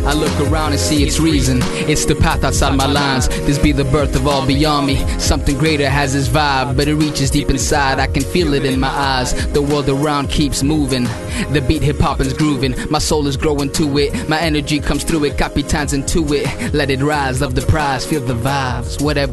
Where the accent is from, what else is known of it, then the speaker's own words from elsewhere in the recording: Switzerland; English is a second language; also born or lived in Mexico / Texas / Florida; now in United Kingdom; I was born in Mexico with my family. We moved to Texas and then Florida. And then finally grew up mainly in Switzerland with my family. So and then I just came to UK